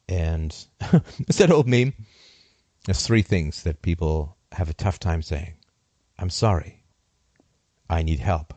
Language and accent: English; Canada; oh, I'm down here from Canada, big smile on my face, and everybody gave me a big smile back, like, oh, this is going to be easy. He's Canadian.